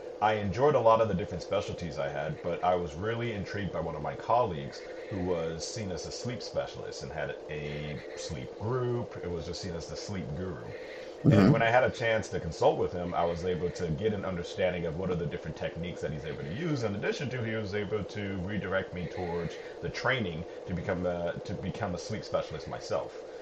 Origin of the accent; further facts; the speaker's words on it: Los Angeles, California, United States; Well, originally I'm from Los Angeles, California, and back in 2008, once my wife was able to obtain her MSW degree, we said, hey, let's try a new job environment.